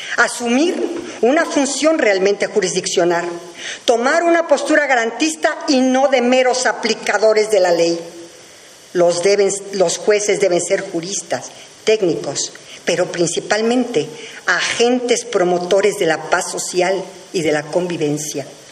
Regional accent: Mexico; La violencia desenfrenada, la inseguridad y la corrupción son los temas que más nos preocupan como mexicanos.

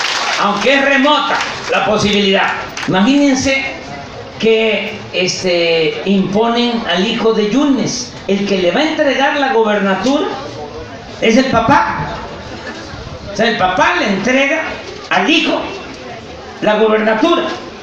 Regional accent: Veracruz, Mexico; Yo soy veracruzano. Legalmente, además, me siento veracruzano.

